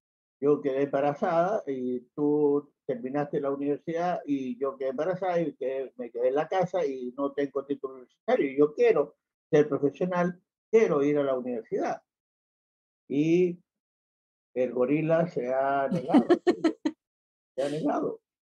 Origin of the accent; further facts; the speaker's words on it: Chile; Porque no creo que sea solo en mi país, Chile. Pero aquí hasta hace muy poco no existía la paridad de género.